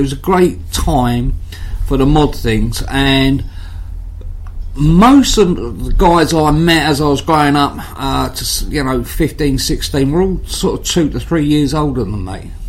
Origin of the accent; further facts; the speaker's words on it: London, United Kingdom; born there; I was born out in West London. My mum came from the same area as the boys grew up in, i.e. Acton in London.